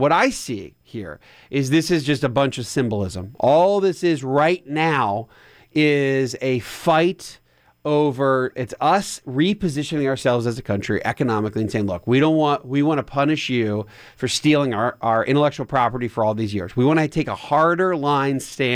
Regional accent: Coatesville, Pennsylvania, United States; my hometown Lucan Steel Company from the town of Coatesville, Pennsylvania, where I grew up.

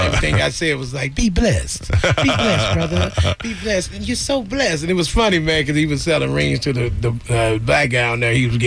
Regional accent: St. Louis, Missouri, United States; No, I'm from St. Louis.

